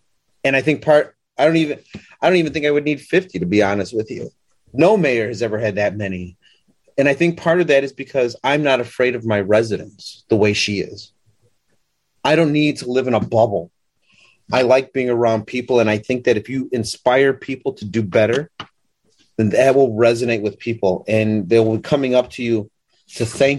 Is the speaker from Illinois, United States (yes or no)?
yes; Chicago, Illinois, United States; I was born and raised in this city. I'm a Chicago as a square cut of pizza.